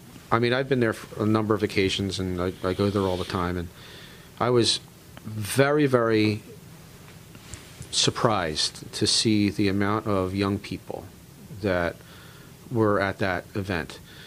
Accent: Philadelphia, Pennsylvania, United States; born there; I was born in South Philadelphia, and I feel like when I came here, I felt like I was coming home.

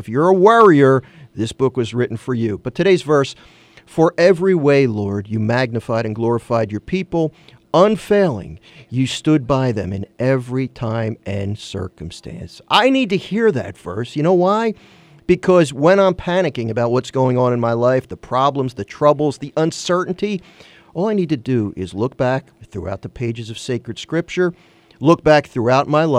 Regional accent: Philadelphia, Pennsylvania, United States; I grew up in Northeast Philadelphia.

